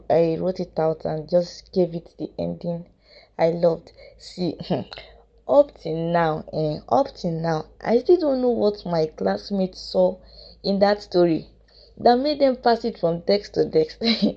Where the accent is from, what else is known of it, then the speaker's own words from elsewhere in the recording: Kogi, Nigeria; now in Lagos, Nigeria; I hail from Kogi State, but I am currently with my parents in Lagos.